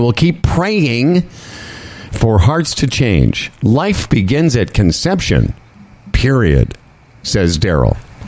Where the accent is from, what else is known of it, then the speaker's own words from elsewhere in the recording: Western Canada, Canada; I grew up in Western Canada